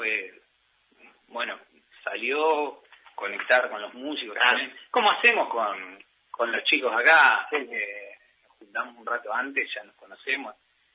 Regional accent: Argentina; moved away as an adult; also born or lived in Madrid, Spain; yo salí de Argentina, fui a Madrid, dije, wow, esto es el primer mundo, qué mal que estamos en Argentina

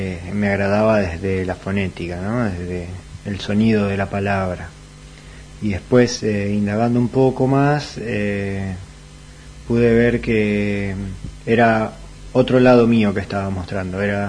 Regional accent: Saliqueló, Buenos Aires Province, Argentina; de gente de mi pueblo, de Saliqueló.

